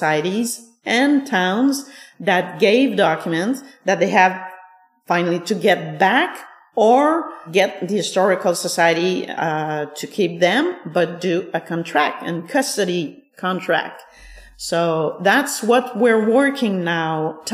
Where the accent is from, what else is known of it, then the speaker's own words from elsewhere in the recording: Sherbrooke, Quebec, Canada; born there; because I have lived in many regions, although I was born in Sherbrooke